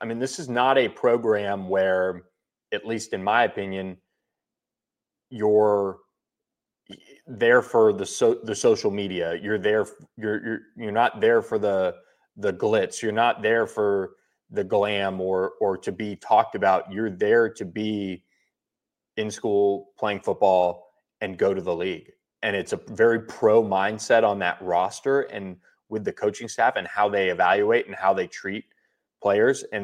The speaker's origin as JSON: {"language": "English", "town": "Tampa", "region": "Florida", "country": "United States", "tie": "born or raised there", "said": "You know, I grew up in Tampa."}